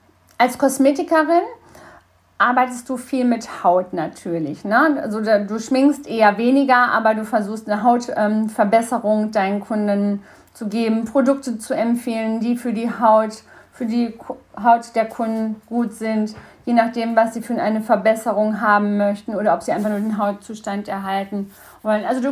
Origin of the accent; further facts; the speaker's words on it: North Rhine-Westphalia, Germany; ich komme ja aus dem Sauerland